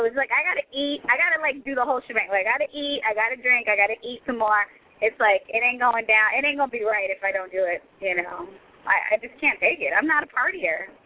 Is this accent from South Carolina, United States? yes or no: no; Dallas, Texas, United States; also born or lived in Odessa; I'm from Dallas. I'm from Odessa, Texas, but I grew up in Dallas, so kind of a different area of Texas.